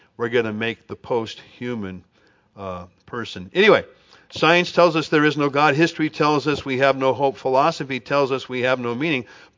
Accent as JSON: {"language": "English", "town": "Riverside", "region": "California", "country": "United States", "tie": "born or raised there", "said": "I grew up in Riverside in the 1950s and 60s."}